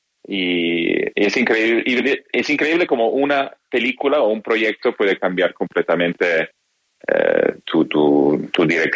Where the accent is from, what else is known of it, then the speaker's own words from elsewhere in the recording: Milan, Lombardy, Italy; yo crecí en Milán